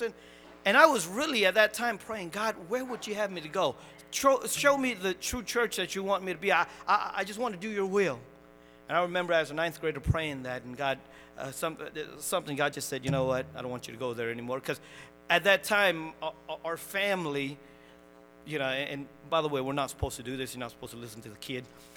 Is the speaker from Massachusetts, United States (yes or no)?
yes; Massachusetts, United States; And I'm from Massachusetts, a small town.